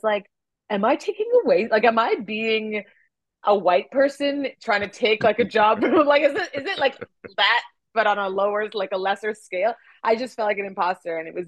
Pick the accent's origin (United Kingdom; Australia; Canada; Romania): Canada; also born or lived in Nigeria / Korea / France; now in Los Angeles, United States; And I was born in Nigeria. I grew up in Canada. I lived in Korea for a while and in France for a while. And now I make my home here in sunny Los Angeles, California, United States of America. Just recently became a citizen.